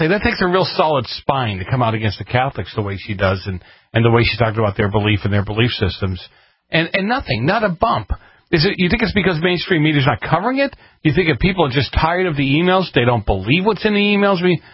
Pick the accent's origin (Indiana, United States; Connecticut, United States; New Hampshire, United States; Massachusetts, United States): Massachusetts, United States; Boston; Anyhow, I was, you know, growing up in Boston.